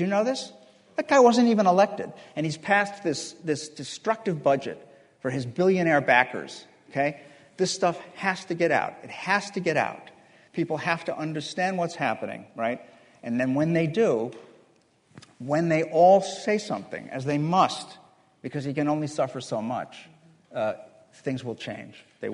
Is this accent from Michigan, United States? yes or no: no; Chicago, Illinois, United States; I'm not a Democrat. I think Obama's as bad as Bush easily. I do. I didn't vote for him. I'm from Chicago.